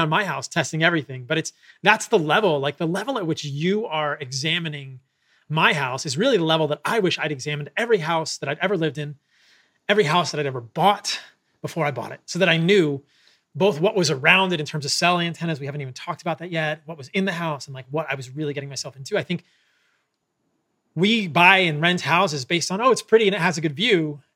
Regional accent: Vienna, Virginia, United States; I remember when I was growing up in Vienna, Virginia, there was a trail called the W-O-N-D bike trail

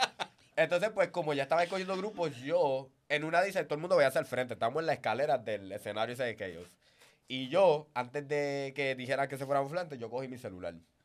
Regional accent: Carolina, Puerto Rico; La gente sabe que somos de la calle. Cabrón. Somos de Carolina y venimos.

